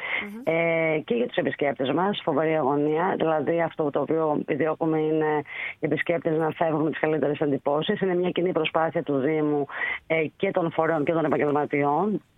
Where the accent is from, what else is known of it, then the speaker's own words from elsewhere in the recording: Sifnos, South Aegean, Greece; Και γεννήθηκα στη ΣΥΦΝΟ. Ναι. Είμαι από τη ΣΥΦΝΟ και γεννήθηκα στο σπίτι που μένουμε σε σήμερα.